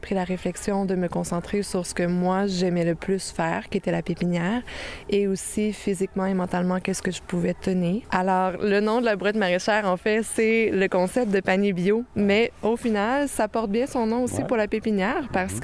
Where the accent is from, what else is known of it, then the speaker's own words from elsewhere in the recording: Île d'Orléans, Quebec, Canada; Je suis originaire de l'île d'Orléans, ouais, exactement. Oui, je suis originaire de là